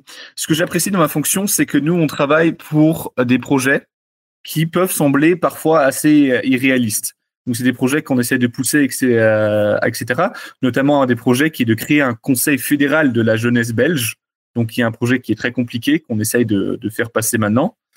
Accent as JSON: {"language": "French", "town": "Strasbourg", "region": "Grand Est", "country": "France", "tie": "born there", "first_language": "Dutch", "said": "je ne suis pas né aux Pays-Bas. Je suis né à Strasbourg, puisque mes parents sont venus ici en Alsace. J'ai trois nationalités. Donc, je suis suisse, français et néerlandais. Mais néanmoins, j'ai grandi en néerlandais, principalement de ma famille"}